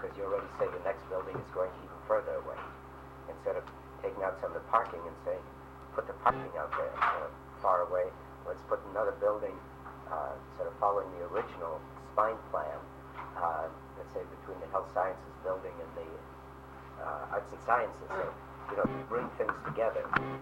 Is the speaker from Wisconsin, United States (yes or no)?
no; Fairbanks, Alaska, United States; I was raised on the University of Alaska campus, went to Harvard.